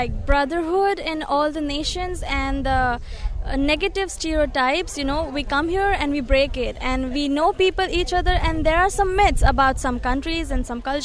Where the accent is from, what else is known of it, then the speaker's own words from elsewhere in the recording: Mumbai, Maharashtra, India; I'm from India, Mumbai.